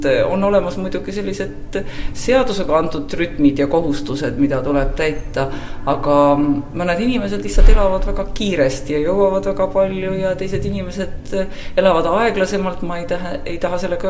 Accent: Hiiu County, Estonia; ma olen hiidlane ja kõik mu esivanemad on hiidlased ja selles mõttes ma olen väga tahtnud töötada Hiiumaal ja Hiiumaa muuseumis.

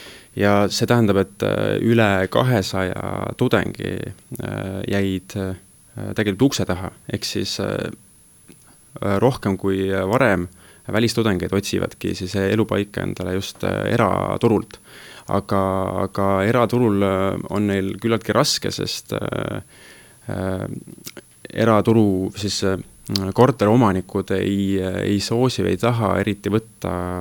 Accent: Tartu, Tartu County, Estonia; Tervist, mina olen tegelikult tartlane.

